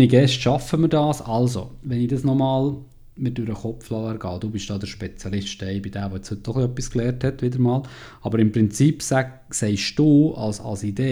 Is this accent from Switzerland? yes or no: yes; Switzerland; Als Schweizer Stimmbürger sollte es eigentlich ziemlich klar sein, wie das funktioniert.